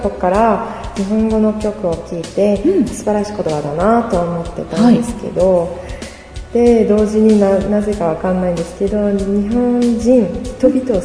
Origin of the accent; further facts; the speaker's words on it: Montpellier, Occitania, France; Japanese is a second language; 私は南フランスの出身なんですけど、はい、ちょっと田舎の方ですね。モンペリエっていう街なんですけど、はい、まあ、その街は結構人口が多いですけど、まあ、28万人なんですけど、